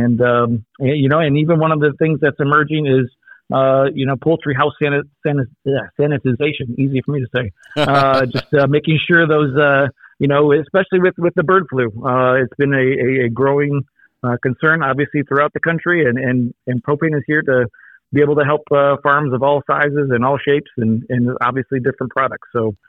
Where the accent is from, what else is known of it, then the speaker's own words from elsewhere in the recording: Lansing, Michigan, United States; But I was born and bred in Lansing, in the city, and had zero connection with farming.